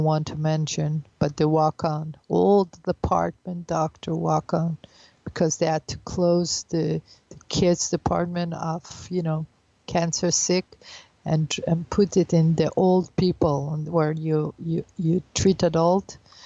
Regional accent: Italy; now in Israel; because I grew up in Italy, as you know. So I'm also on that committee because I speak Italian

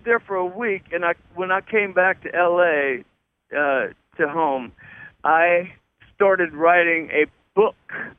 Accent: Vinton, United States; we are going to go to Vinton, my hometown

